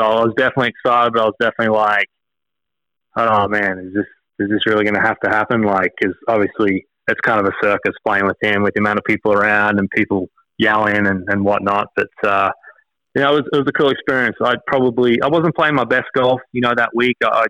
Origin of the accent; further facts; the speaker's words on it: Australia; You know, growing up in Australia, we kind of lived and breathed whatever he was doing.